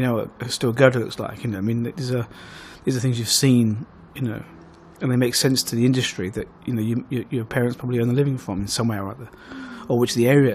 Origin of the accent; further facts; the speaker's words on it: London, United Kingdom; from growing up in the East End, you didn't really see much art.